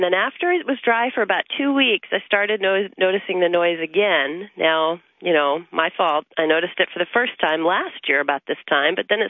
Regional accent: Portland, Oregon, United States; I'm from Portland, Oregon.

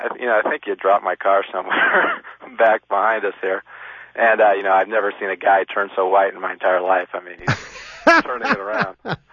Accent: Los Angeles, California, United States; I'm from Los Angeles.

